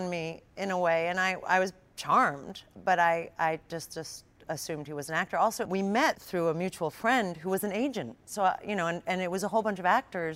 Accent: South East England, United Kingdom; accent: Sussex; Well, I grew up in Sussex, so it's a bit of a different accent. It's not quite London. It's a bit more country, in a way.

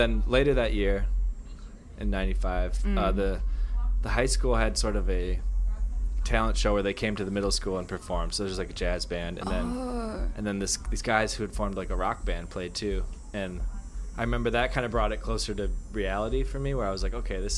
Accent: Michigan, United States; I grew up in Michigan.

